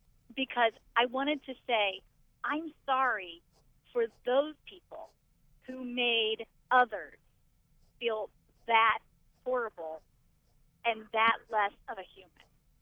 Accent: Ohio, United States; and I was not raised in the South. I was raised here in Central Ohio

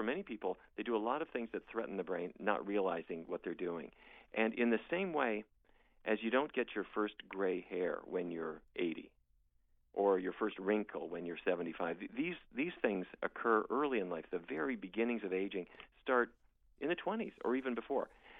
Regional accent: Fargo, North Dakota, United States; I grew up in Fargo, North Dakota, and my diet was largely influenced by the fact that my family was in the cattle business for many, many, many generations.

